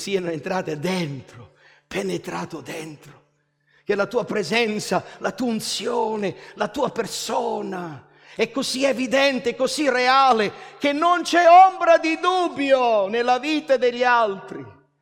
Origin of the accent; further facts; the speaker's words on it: Canada; i visi di tanti fratelli con cui sono cresciuto in Canada non ci sono più